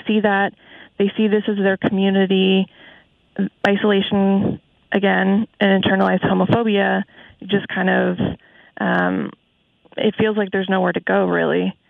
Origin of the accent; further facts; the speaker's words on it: New Hamburg, Ontario, Canada; now in Toronto, Canada; So I grew up in New Hamburg, so Wilmot, township, so right in the throes of Harold's area. I went to Waterloo, Oxford, as everyone there does, and I moved to Toronto just after high school.